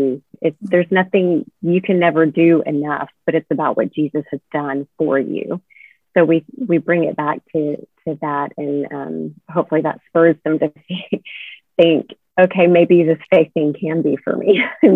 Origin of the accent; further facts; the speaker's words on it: Ireland; born there; I was born in Ireland, so I'm Catholic